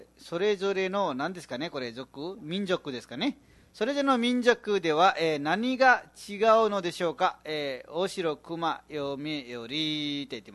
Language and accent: Japanese; Dang, Lumbini Province, Nepal; Japanese is a second language; 自分たちもネパールのダング出身だから、ダングのことわかるけど